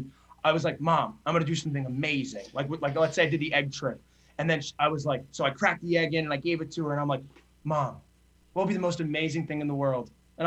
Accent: New Jersey, United States; I grew up in New Jersey.

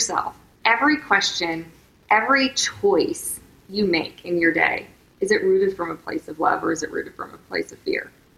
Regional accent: Oklahoma, United States; And I grew up in Oklahoma, and that, you know, was interesting.

